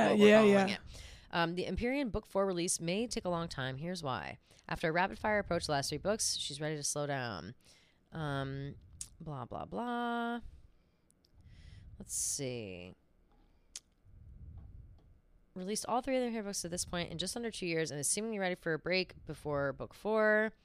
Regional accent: Ireland; And as an Irish gal, I do know.

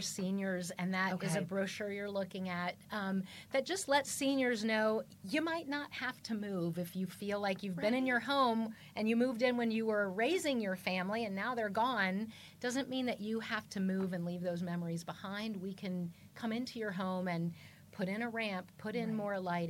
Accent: East Coast, United States; moved away; as a transplant, again, to bring this full circle, I'm from the East Coast.

